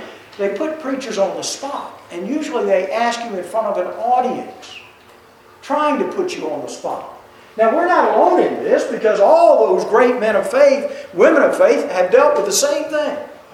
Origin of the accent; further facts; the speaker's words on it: Baltimore, Maryland, United States; I was raised in Baltimore. Balmer is how you have to say it. And when I came south the first time, I was told I was a Yankee.